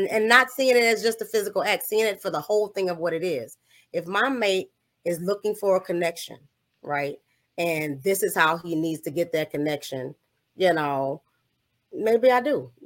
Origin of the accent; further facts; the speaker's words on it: New Orleans, Louisiana, United States; moved away; I think we both was going through depression because we're from New Orleans, and you know, we moved when Hurricane Katrina hit, and so we were grieving home.